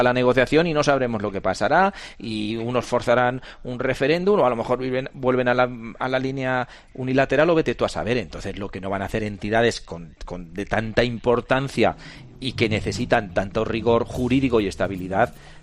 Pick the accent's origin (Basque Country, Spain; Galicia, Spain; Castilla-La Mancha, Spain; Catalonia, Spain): Castilla-La Mancha, Spain; yo que soy castellano manchego